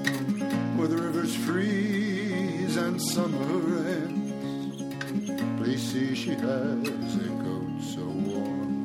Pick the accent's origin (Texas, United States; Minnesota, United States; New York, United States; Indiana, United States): Minnesota, United States; This is one of my favorite … songs, maybe because I grew up in Minnesota.